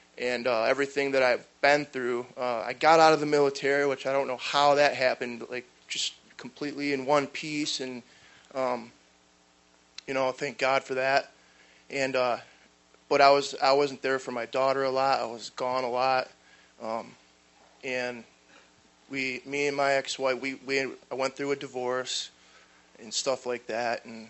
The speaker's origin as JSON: {"language": "English", "region": "Michigan", "country": "United States", "said": "I'm from Michigan. It's crazy because there's actually four seasons up there, you know."}